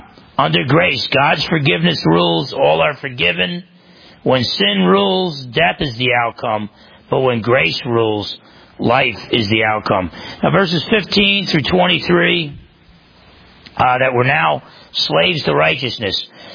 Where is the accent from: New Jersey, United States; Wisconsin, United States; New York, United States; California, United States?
New Jersey, United States; I grew up in New Jersey, half Italian.